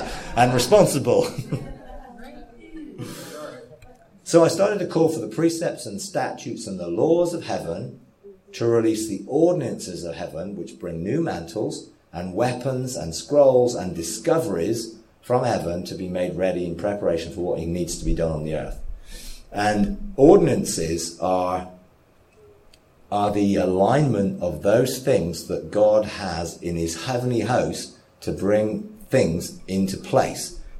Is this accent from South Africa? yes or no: no; England, United Kingdom; You know, and it's really weird because it's like, I'm an English person.